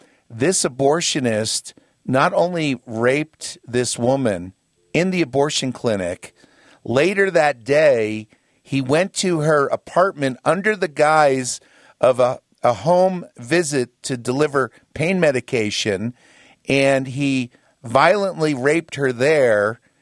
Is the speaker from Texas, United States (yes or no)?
no; New Jersey, United States; Well, Mark, I grew up in New Jersey.